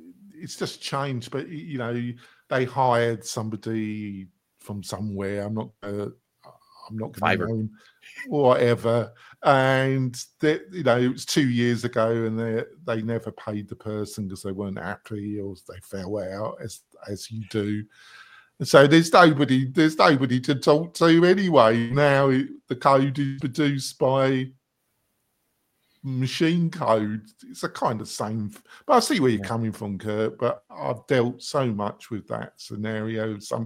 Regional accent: England, United Kingdom; now in United States; you know I'm English, don't you, Jack? So I mean, I'll be living in America, but I'm still so English, I feel. Funny enough, my family in the UK reckon I've become very Americanized.

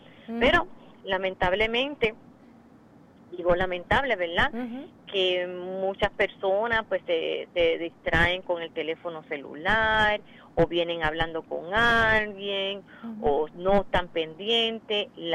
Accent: Puerto Rico; cosas buenas, ¿verdad?, y positivas que nos orgullece a nosotros como puertorriqueños.

